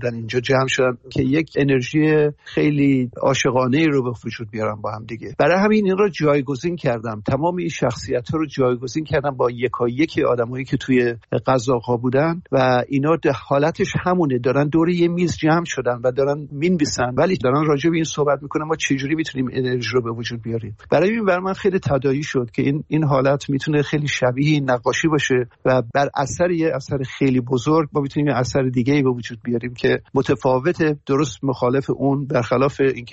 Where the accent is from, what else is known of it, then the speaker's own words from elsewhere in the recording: Mashhad, Razavi Khorasan, Iran; moved away as an adult; also born or lived in Tehran; و از ایران 40 سال پیش اومدم بیرون. اصلیتم مال مشهده و تهران گراب کردم دوره دانشگاه و اینا رو، ولی خیلی جوان بودم که اومدم بیرون